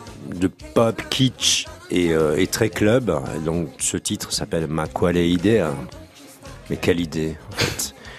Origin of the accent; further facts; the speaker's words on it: Occitanie, France; born there; c'est mon père qui a immigré, et ma famille italienne, mon père, mon grand-père, en France. Moi, je suis né dans le Gers